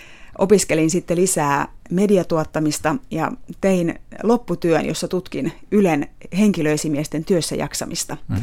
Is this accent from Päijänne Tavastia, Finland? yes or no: yes; Lahti, Päijänne Tavastia, Finland; now in Helsinki, Finland; Olen kotoisin Lahdesta ja Lahdessa olen ollut Etelä-Suomen Sanomissa töissä ja paikallisradiossa juontajana 3 vuotta ja sitten tulin Helsinkiin opiskelemaan lisää radio- ja TV-alaa.